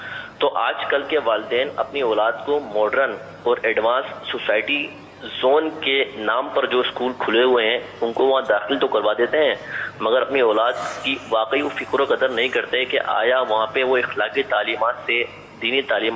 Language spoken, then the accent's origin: Urdu; Karachi, Sindh, Pakistan; now in United Arab Emirates; عرض کر رہا ہوں متحدہ عرب امارات سے, میں کراچی کا رہنے والا ہوں.